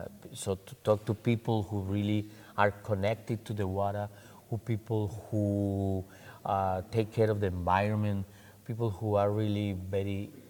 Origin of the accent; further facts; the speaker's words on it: Bogota, Bogotá, Colombia; English is a second language; I'm from Colombia. I'm from Bogota.